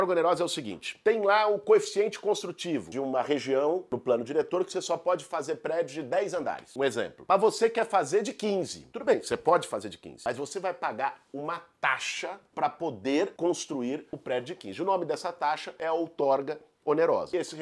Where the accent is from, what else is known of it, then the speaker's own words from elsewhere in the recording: São Paulo, Brazil; Poucas vezes eu vi a cidade de São Paulo, eu tenho 40 anos de idade, nascido, crescido, vivi minha vida toda aqui em São Paulo